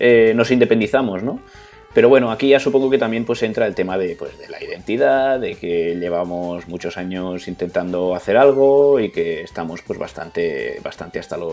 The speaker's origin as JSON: {"language": "Spanish", "region": "Catalonia", "country": "Spain", "said": "yo en mi caso pues me siento tan español como catalán"}